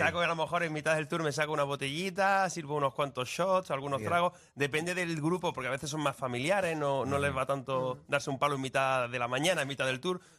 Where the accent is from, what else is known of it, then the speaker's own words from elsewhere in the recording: Granada, Andalusia, Spain; yo soy de Granada. yo tiro pa mi tierra.